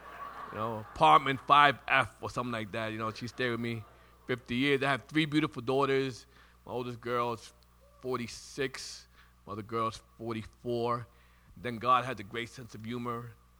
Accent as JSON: {"language": "English", "town": "Brooklyn", "region": "New York", "country": "United States", "lives_now": "Staten Island, United States", "said": "I'm from Brooklyn. I'm from Brooklyn. We got to get that straight. People say, you've been living in Staten Island for 40 years. So what? I'm from Brooklyn. That's where I'm from."}